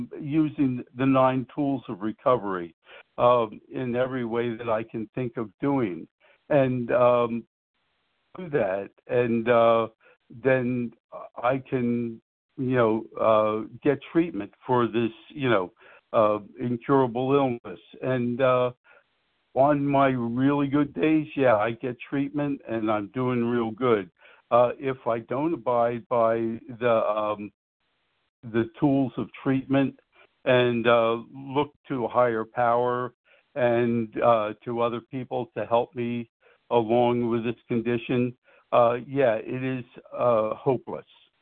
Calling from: New Jersey, United States; I'm calling from Southern New Jersey

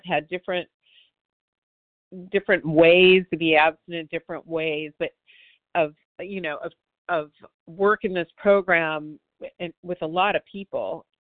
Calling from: Santa Monica, California, United States; I'm calling in from Santa Monica, California. It's a beautiful day.

